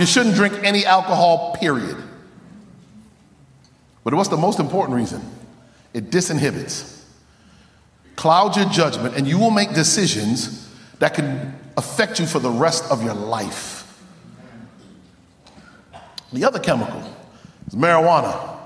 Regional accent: Connecticut, United States; My family comes from the island of Jamaica, born and raised in Connecticut

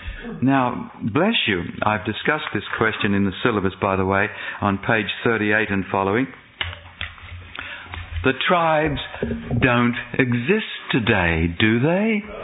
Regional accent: Australia; And I'm from Australia, that place that's upside down.

